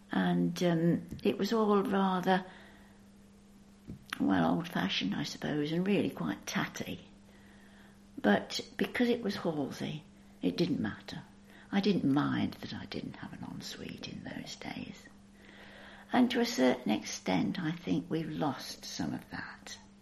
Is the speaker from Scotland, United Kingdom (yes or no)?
no; Peterborough, East of England, United Kingdom; born there; I was born in 1934 in Peterborough.